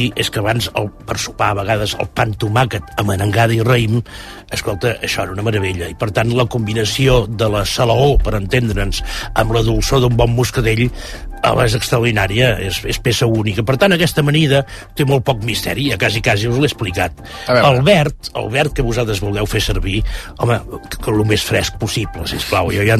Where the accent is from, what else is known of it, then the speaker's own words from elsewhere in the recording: Granollers, Catalonia, Spain; Jo, que soc fill de Granollers, recordo la porxada